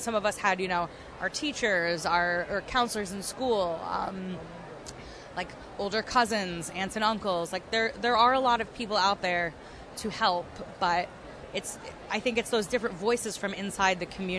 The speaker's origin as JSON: {"language": "English", "region": "New York", "country": "United States", "said": "I'm from upstate New York, so I'm from the Northeast U.S."}